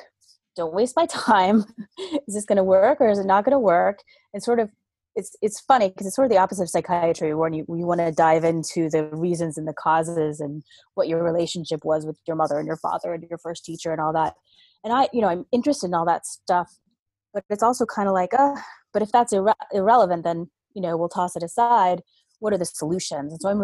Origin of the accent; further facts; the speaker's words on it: Texas, United States; now in Boston, United States; And but I'm originally from Texas.